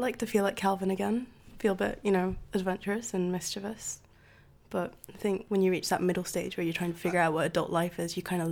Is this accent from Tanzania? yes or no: yes; Tanzania; I grew up in Tanzania, so for a very long time we didn't really manage to get post.